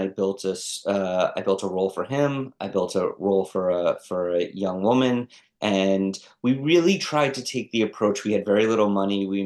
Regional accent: New York City, New York, United States; My parents were my dad was in the music business. I grew up in Greenwich Village.

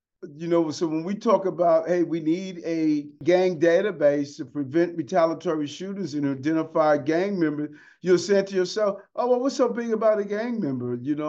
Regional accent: Queens, New York, United States; I was at my old high school, Bayside High School, where I grew up in Queens.

